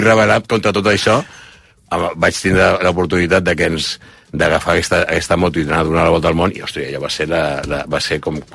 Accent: Barcelona, Catalonia, Spain; els meus pares es van traslladar quan tenia 5 anys jo a Barcelona, mm-hmm. i pràcticament he crescut a Barcelona.

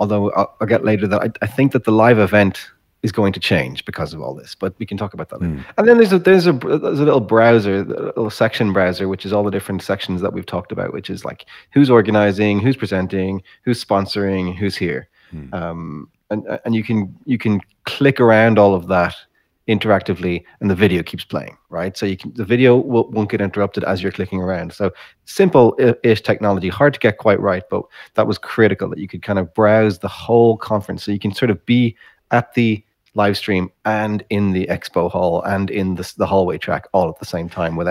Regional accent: Ireland; accent: Irish; I should put all my Irish accent if this is for the Irish people.

